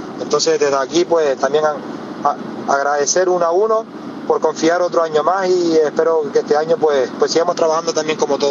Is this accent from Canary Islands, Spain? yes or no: yes; Tenerife, Canary Islands, Spain; obviamente como tinerfeño, pues espero que el fútbol de aquí vaya subiendo